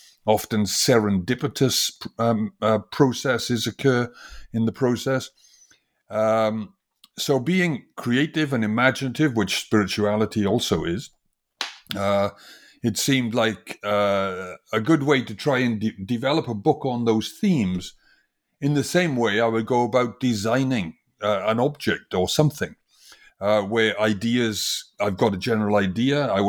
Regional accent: Wales, United Kingdom; I come from originally from Wales, from the industrial valleys of Wales, and it was a very industrial valley.

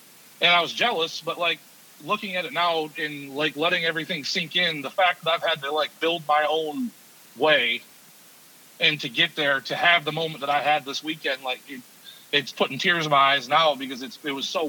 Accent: Kalamazoo, Michigan, United States; who I've known around my hometown my whole life because I'm from Kalamazoo area.

